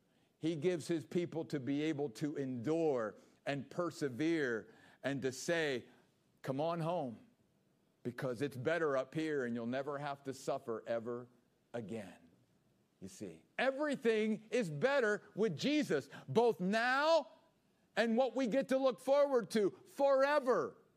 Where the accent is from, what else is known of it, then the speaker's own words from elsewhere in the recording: East Coast, United States; now in Gold Canyon, United States; I grew up on the East Coast, and it's not that there weren't some beautiful sunrises and sunsets, but one of the things that has really, you know, is just some of the sunrises and sunsets in Arizona.